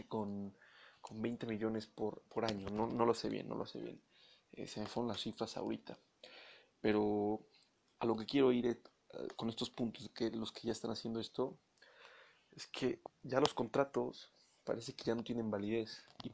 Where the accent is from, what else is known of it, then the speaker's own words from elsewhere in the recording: San Francisco, California, United States; Yo soy de San Francisco, soy 49er.